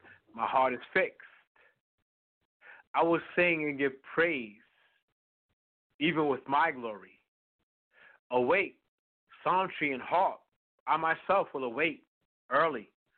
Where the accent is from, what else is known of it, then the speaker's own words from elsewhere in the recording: New York City, New York, United States; Because I grew up in Harlem, in New York City, and they call me a house boy.